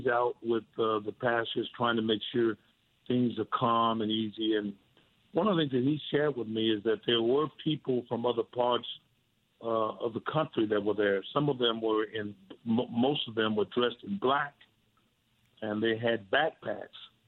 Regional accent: Memphis, Tennessee, United States; born there; I was born in Memphis, Tennessee

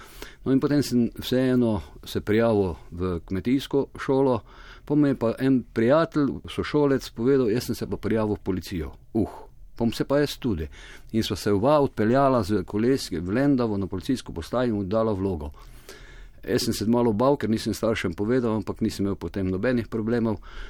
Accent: Velika Polana, Mura, Slovenia; Rojen sem v Veliki Polane, v manjši družini imel sem samo eno sestro.

